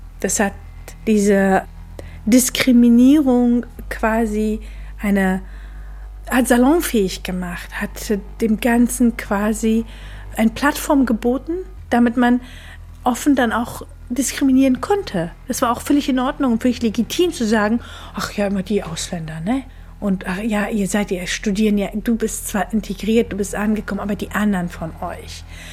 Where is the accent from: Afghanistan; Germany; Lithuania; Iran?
Afghanistan; Etwas, womit ich als Kind groß geworden bin in Afghanistan